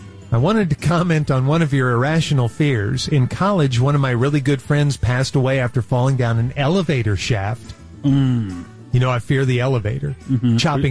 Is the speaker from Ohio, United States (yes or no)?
no; Colorado, United States; I grew up in Colorado, just outside of Breckenridge. We always carried bear spray and a bear horn, an air horn